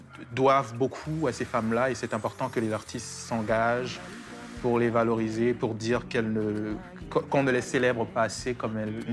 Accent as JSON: {"language": "French", "town": "Yaoundé", "region": "Centre", "country": "Cameroon", "tie": "born or raised there", "said": "J'ai chanté en près de 6 ou 7 langues. C'est parce que je suis né dans la ville, je suis né à Yaoundé, je suis un citadin. J'ai vu le village pour la première fois, j'avais environ 15 ans, 16 ans."}